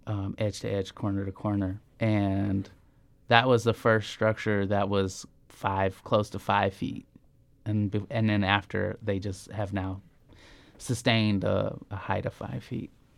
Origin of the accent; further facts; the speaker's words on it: Norfolk, Nebraska, United States; And I grew up in Norfolk, Nebraska, with my all-white family. You know, in Norfolk, Nebraska, in a very small town.